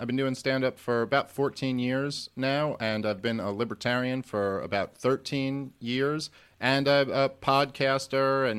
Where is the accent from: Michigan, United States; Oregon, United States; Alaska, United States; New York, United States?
New York, United States; Brooklyn; I'm a Jew from Brooklyn, and that was just like the thing to be.